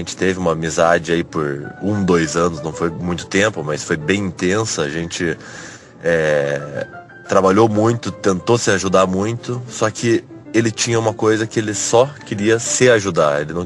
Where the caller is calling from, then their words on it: Curitiba, Paraná, Brazil; sou de Curitiba.